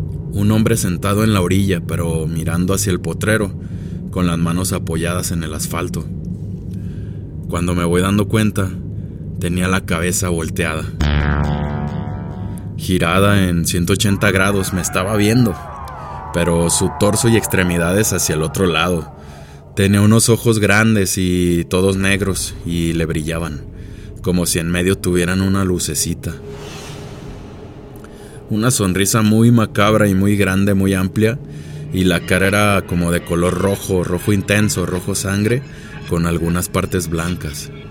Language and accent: Spanish; Jalisco, Mexico; Soy de Los Altos de Jalisco.